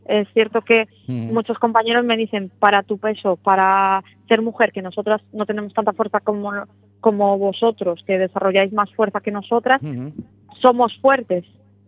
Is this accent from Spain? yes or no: yes; Seville, Andalusia, Spain; porque como ya yo soy como de Sevilla, pues...